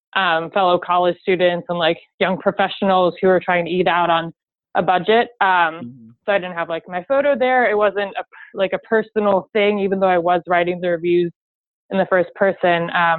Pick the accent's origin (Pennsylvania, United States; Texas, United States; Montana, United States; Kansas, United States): Pennsylvania, United States; Philadelphia; I had just gone out to brunch with a few friends in Philly, which is my hometown.